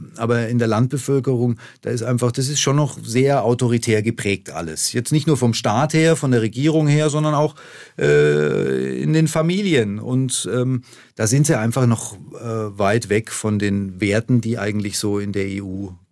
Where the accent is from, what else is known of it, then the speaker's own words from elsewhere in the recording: Erlangen, Bavaria, Germany; Wir gehen nach Erlangen, das ist meine Heimatstadt.